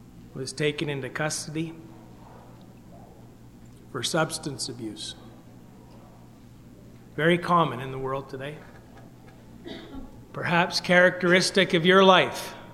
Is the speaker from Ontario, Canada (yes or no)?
yes; Ottawa, Ontario, Canada; I had the privilege of growing up in Ottawa as a young boy and going to the gospel meeting.